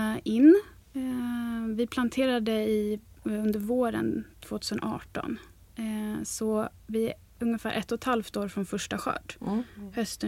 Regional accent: Sweden; eftersom jag kommer från Sverige så sa jag att där kanske vi eventuellt skulle kunna hitta på någonting

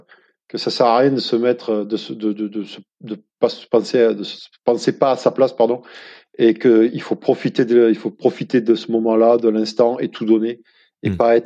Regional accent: Provence-Alpes-Côte d'Azur, France; now in Paris, France; viscéralement, je suis un Provençal, moi, viscéralement

